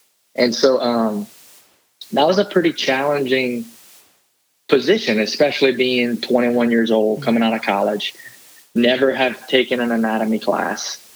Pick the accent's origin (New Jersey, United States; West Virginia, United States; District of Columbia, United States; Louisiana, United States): Louisiana, United States; St. Martinville; And so I usually say I'm from St. Martinville.